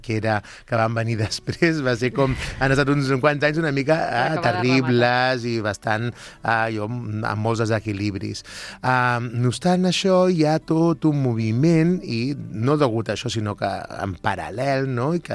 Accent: Catalonia, Spain; tots els que som aquí del Penedès

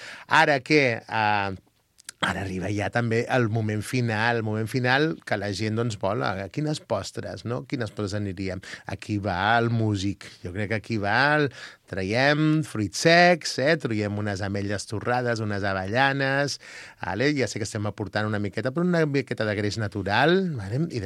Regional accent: Lleida, Catalonia, Spain; com som gent de Lleida, doncs al final agafem un costet de Segre

